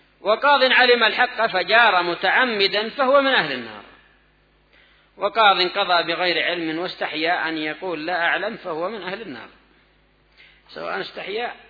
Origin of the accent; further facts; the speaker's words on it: Yemen; أما عندنا في اليمن فالقضاء حال يرثى له، ولا سيما مع هذا التفلت الأمني يا إخوان